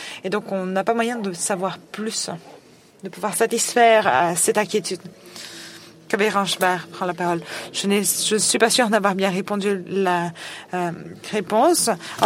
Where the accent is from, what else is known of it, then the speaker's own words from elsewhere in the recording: India; French is a second language; je viens de l'Inde.